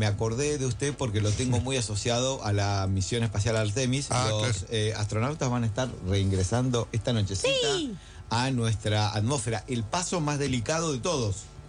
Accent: La Plata, Buenos Aires Province, Argentina; Los que somos de La Plata tenemos un corazoncito

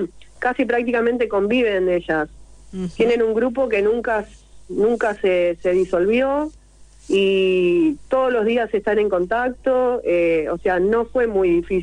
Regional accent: Buenos Aires, Argentina; also born or lived in Santa Fe; Yo vivía en Santa Fe en ese tiempo, pero yo soy porteña, soy de Buenos Aires.

